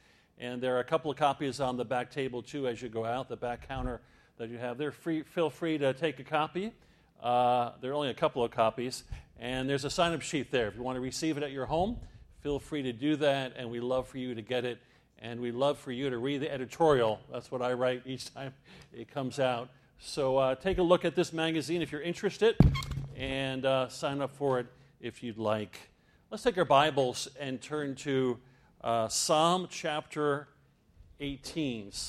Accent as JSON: {"language": "English", "town": "Land O'Lakes", "region": "Florida", "country": "United States", "said": "We come from Land O'Lakes, Florida. No, not Land O'Lakes, Wisconsin."}